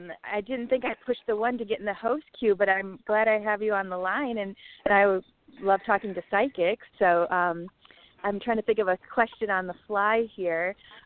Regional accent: Michigan, United States; moved away as an adult; also born or lived in Boulder; now in Chattanooga, United States; I lived in Boulder for 5 years. I built my skills hardcore there. I'm from Michigan. I sold my healing center, went to Boulder, got schooled without walking into a classroom, moved to Chattanooga.

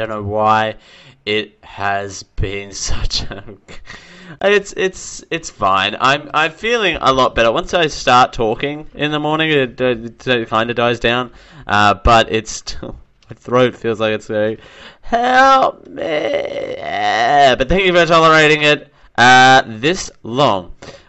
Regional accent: Dalby, Queensland, Australia; born or raised there

